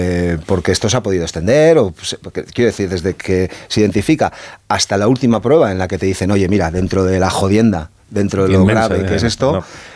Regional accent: Basque Country, Spain; yo cuento esto con naturalidad, insisto, aún siendo vasco

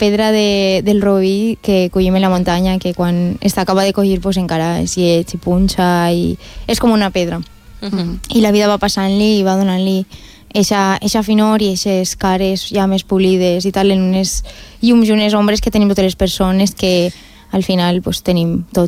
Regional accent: Oliva, Valencian Community, Spain; I després en Oliva, que és el meu poble, allí no n'hi ha una tradició folclòrica a nivell cantat arraigada.

